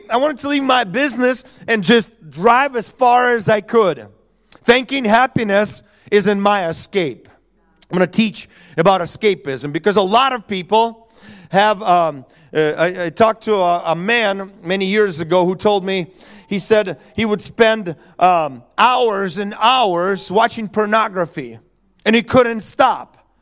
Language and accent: English; United States; Pastor, I am free. I'm an American.